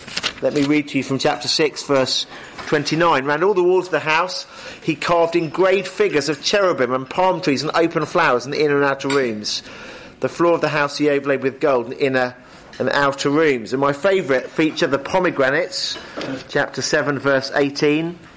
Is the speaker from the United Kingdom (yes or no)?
yes; England, United Kingdom; And as an Englishman, I hate to say this